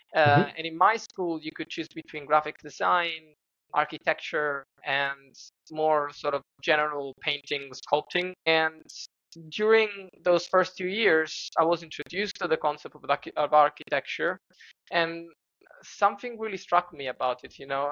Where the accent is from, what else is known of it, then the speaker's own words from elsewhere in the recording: Italy; English is a second language; So I studied in a Liceo Artistico, which is the artistic high school we have in my hometown.